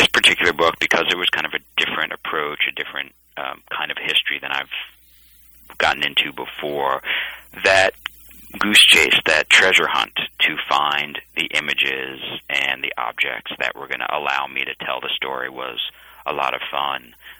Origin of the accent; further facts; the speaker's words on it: New York, United States; You know, I grew up in New York and was going to Yankee games when I was a kid back in 1978